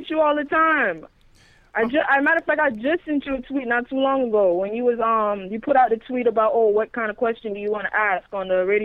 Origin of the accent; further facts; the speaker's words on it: Miami, Florida, United States; I'm from Miami, but my family's Jamaican.